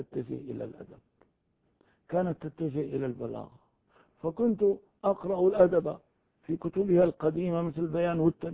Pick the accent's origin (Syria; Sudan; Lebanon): Syria; Damascus, Damascus Governorate; first language Kurdish; Arabic is a second language; ولدت من أبوين أعجميين، أنا كردي الأصل، وقد رحل والدي إلى هذه الشام المباركة، إلى دمشق هذه، وأنا لا أعلم إلا اللغة الكردية، ووالداي أيضا لا يتقنان إلا اللغة الكردية،